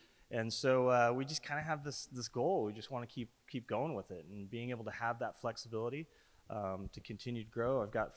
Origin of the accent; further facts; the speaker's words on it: Los Gatos, California, United States; I'm from Los Gatos, California, so we have a practice out there.